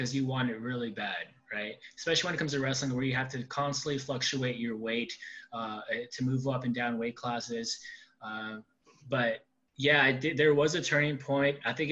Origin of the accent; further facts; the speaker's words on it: North Carolina, United States; now in San Diego, United States; so my fitness journey actually started back in a small town in North Carolina. So I'm originally not from San Diego, California, which is where I'm at right now.